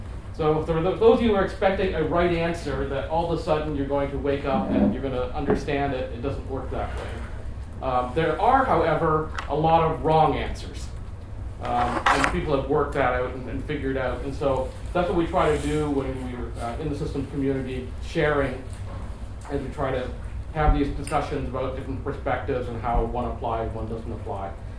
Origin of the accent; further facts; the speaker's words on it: Canada; As a Canadian living in Toronto